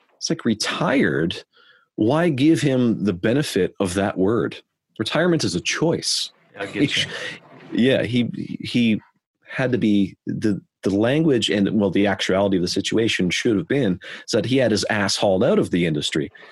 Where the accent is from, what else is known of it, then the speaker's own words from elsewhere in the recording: Canada; I'm Canadian.